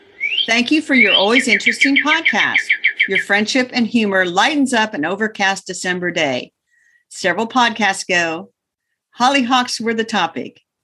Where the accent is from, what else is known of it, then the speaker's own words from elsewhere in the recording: Indianapolis, Indiana, United States; from Indianapolis, Indiana. I have a suburban garden measured in square feet.